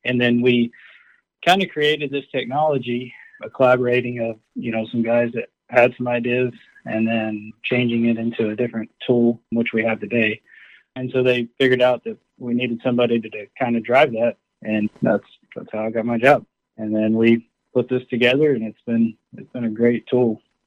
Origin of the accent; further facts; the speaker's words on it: Perryton, Texas, United States; So, born and raised in Perryton, Texas.